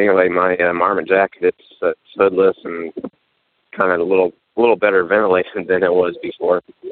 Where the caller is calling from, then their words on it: Lake Mary, Florida, United States; I'm calling in from Lake Mary.